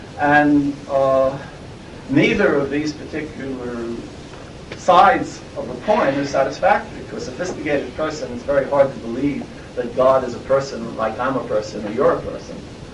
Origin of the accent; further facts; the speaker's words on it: New York City, New York, United States; growing up in the Lower East Side of New York in the 1930s and 1940s.